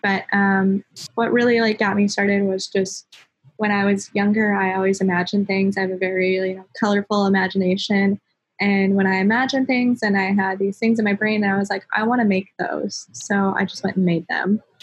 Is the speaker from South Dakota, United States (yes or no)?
yes; South Dakota, United States; also born or lived in Minnesota; because I am from South Dakota, but I went to college in Minnesota, and then I now live in North Carolina.